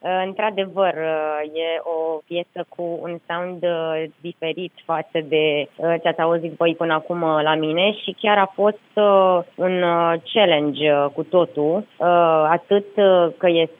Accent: Transylvania, Romania; Chiar dacă e Moldova, eu sunt ardeleancă

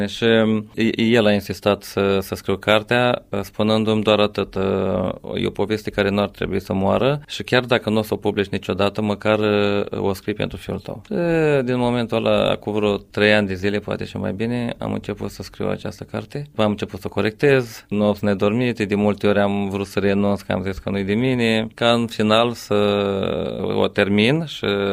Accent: Tecuci, Galați County, Romania; born there; also born or lived in Germany; M-am născut în Tecuci pe 24 martie 1972, un absolvent de liceu. În perioada 94-96 am plecat și eu din țară ca mulți tineri. Am stat mai bine de 2 ani de zile în Germania. M-am întors acasă

